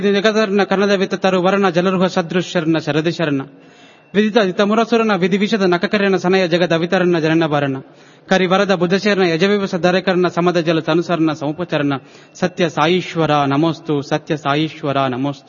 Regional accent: Telangana, India; స్వామి నేను ఆదిలాబాద్ జిల్లా నుంచి అని జవాబివ్వగా

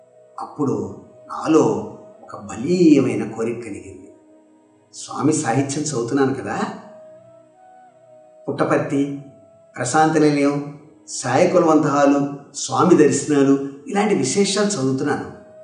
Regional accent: Kolamuru, Andhra Pradesh, India; రాజమహేంద్రికి సమీపంలో ఉన్నటువంటి మా స్వగ్రామం కోలమూరు

